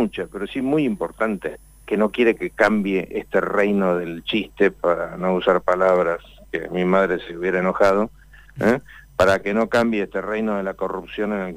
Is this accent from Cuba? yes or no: no; Argentina